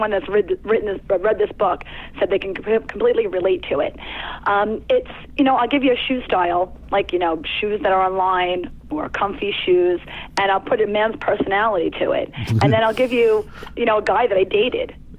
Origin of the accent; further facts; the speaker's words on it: Long Island, New York, United States; No, I've always lived on Long Island.